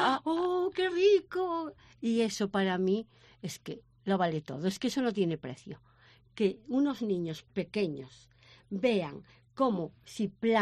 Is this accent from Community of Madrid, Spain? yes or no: no; Canido, Galicia, Spain; also born or lived in Barcelona; yo soy vecina de Canido y yo me crié prácticamente en el campo.